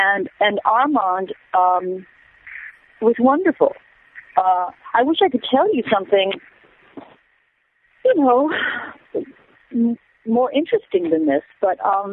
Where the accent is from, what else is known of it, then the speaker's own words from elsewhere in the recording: Whitefish Bay, Wisconsin, United States; also born or lived in Milwaukee, Wisconsin; I was born in Milwaukee, Wisconsin, and I grew up in Whitefish Bay, Wisconsin.